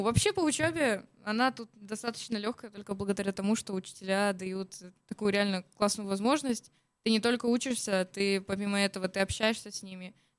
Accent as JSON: {"language": "Russian", "town": "Odesa", "region": "Odesa Oblast", "country": "Ukraine", "said": "Я с Одессы, с Украины."}